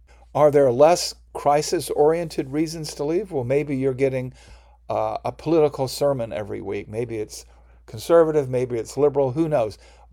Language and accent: English; the South, United States; I grew up in the South, and there were some churches in the area that had the philosophy, keep them poor